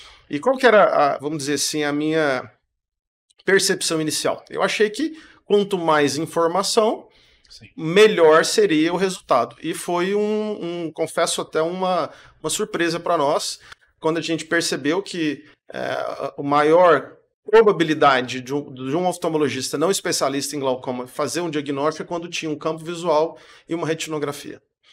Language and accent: Portuguese; Goiânia, Goiás, Brazil; sou de Goiânia